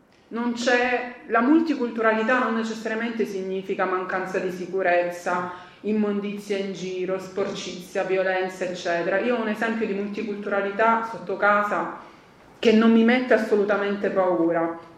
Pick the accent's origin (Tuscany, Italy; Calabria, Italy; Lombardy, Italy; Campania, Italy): Calabria, Italy; Io, si sarà sentito dal mio accento, sono calabrese.